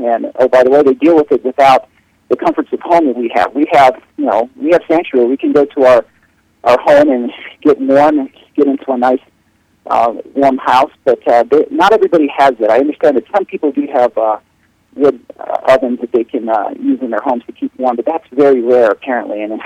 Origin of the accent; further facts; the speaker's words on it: Puerto Rico; also born or lived in Panama; I grew up in Puerto Rico, I grew up in Panama, I've been in a lot of places in Latin America